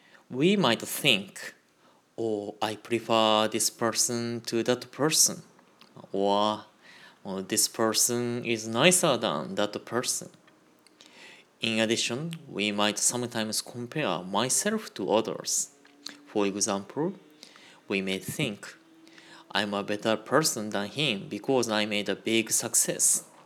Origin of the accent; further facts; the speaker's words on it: Nagato, Yamaguchi, Japan; now in Hawaii, United States; "Oh, I'm from Hawaii, but I'm originally from Nagato City, Yamaguchi,"